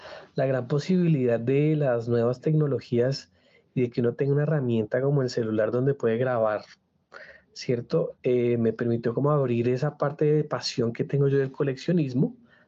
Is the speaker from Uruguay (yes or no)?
no; Bogotá, Colombia; Yo nací, crecí y me he formado siempre aquí en Bogotá, Bogotá, Colombia.